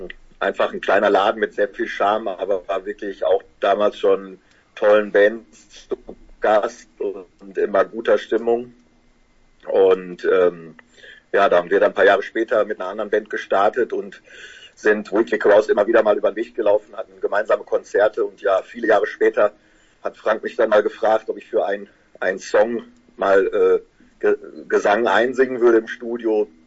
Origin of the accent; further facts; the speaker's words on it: Voerde, North Rhine-Westphalia, Germany; Wir kommen aus dem beschaulichen Förde am Niederrhein. Das liegt mehr oder weniger Grenze vom Ruhrgebiet, Richtung holländische Grenze.